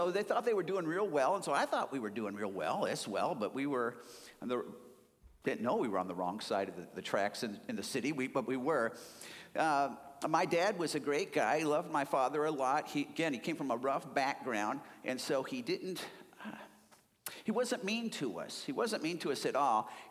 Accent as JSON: {"language": "English", "town": "Chicago", "region": "Illinois", "country": "United States", "tie": "born or raised there", "said": "I grew up in Chicago. My dad was into oil."}